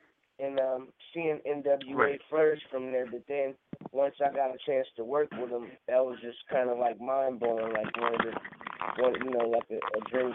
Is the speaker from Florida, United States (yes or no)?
no; Los Angeles, California, United States; me growing up in Los Angeles